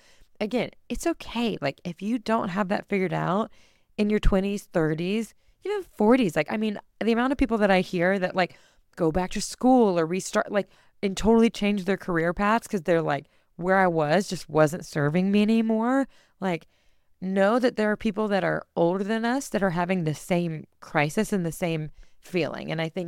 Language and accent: English; Texas, United States; also born or lived in North Carolina; I grew up in Texas, but I went to college in North Carolina.